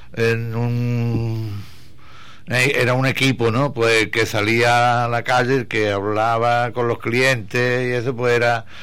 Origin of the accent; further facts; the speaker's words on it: Santiago, Spain; como yo soy de Santiago, pues allí me tira el cuerpo